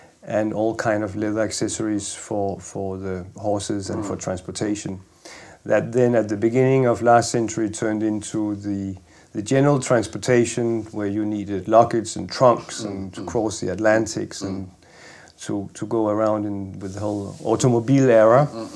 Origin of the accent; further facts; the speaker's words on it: Denmark; English is a second language; also born or lived in Paris; My luxury career really started, I would say, when I grew up in Denmark.